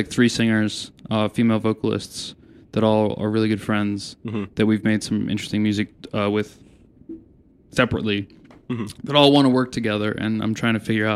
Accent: Lancaster, Pennsylvania, United States; also born or lived in Lititz; But yeah, I was born in Lititz, grew up in Lancaster.

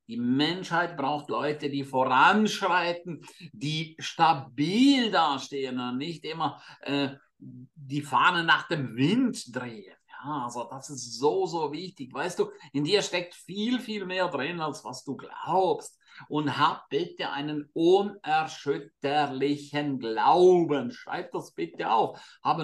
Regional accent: St. Moritz, Graubünden, Switzerland; St. Moritz ist ja meine Heimat. Ich pendle immer hin und her zwischen Deutschland und St. Moritz.

